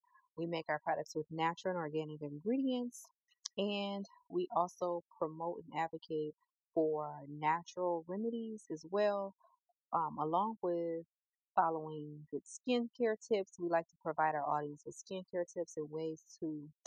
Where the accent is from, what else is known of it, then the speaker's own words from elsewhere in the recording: Flint, Michigan, United States; now in Jacksonville, United States; We are based out of Jacksonville, Florida. That's North Florida. We're originally from Flint, Michigan.